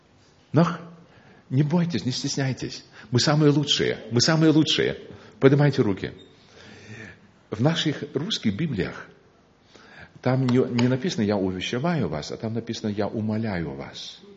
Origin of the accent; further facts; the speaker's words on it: Miltenberg, Bavaria, Germany; Bayreuth und Miltenberg am Main, wo ich herkomme